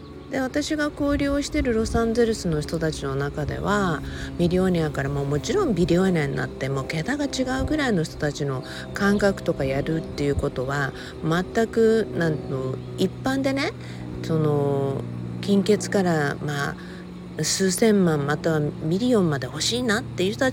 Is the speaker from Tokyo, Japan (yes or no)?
no; Okinawa, Japan; 沖縄に住んで、ね、生まれ育った沖縄でね、まあ、そんな裕福といえるような環境で生まれたわけではないので、まあ、普通当たり前っていうか、普通のね家庭に生まれ育ちました。